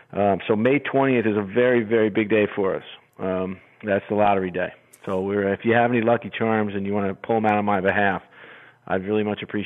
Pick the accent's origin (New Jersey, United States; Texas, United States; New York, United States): New York, United States; I grew up in New York, but this is definitely home to me.